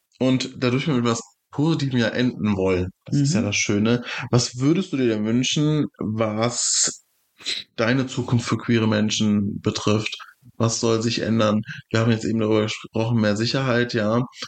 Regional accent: Frankfurt, Hesse, Germany; So, ich komme aus Frankfurt, aus einer Weststadt.

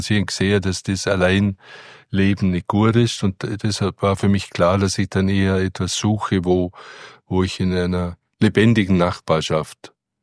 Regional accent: Vienna, Austria; Ja, ich bin aus Wien, und habe wenig Kontakt zur Dorfbevölkerung gehabt.

